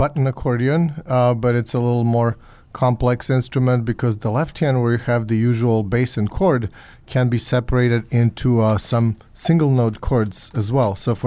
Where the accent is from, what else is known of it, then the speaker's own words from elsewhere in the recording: Serbia; I grew up in Serbia or Yugoslavia at that time